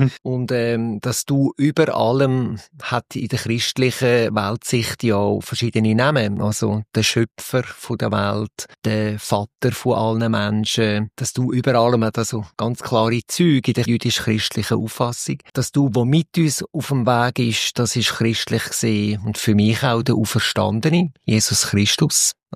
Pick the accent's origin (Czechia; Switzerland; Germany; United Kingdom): Switzerland; St. Gallen; ich habe meine Heimat hier. Ich bin auch aufgewachsen in der Nähe von Rapperswil. Bin wieder hierher gekommen vor 4 Jahren. Ins Kapuzinerkloster, als Kapuziner, und lebe tatsächlich an diesem wunderschönen, idyllischen Ort.